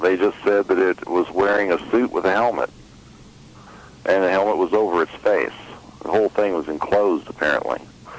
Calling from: Phoenix, Arizona, United States; I'm calling from Phoenix.

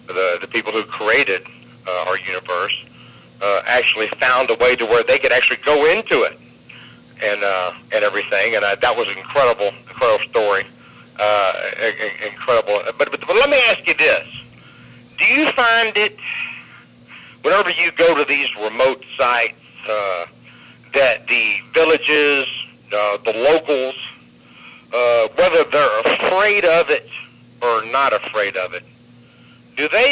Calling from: Atlanta, Georgia, United States; from Atlanta.

